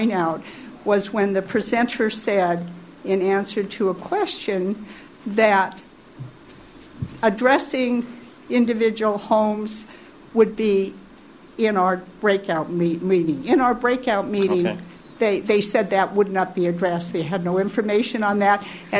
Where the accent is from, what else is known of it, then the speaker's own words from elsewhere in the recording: California, United States; Born and raised in California, we had amazing freedoms.